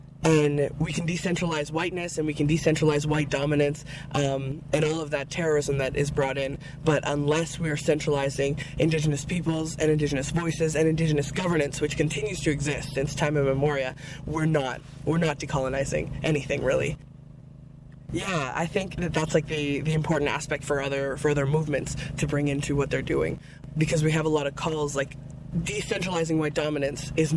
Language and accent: English; Manahuac, Nicaragua; now in Edmonton, Canada; I am from Manahuac, Nicaragua territory. That's my motherland. I am Quexala, I'm Mestiza, and I usually live in a Miskwichiwas Galigan or Beaver Hills House, or what's called now Edmonton, Alberta, Canada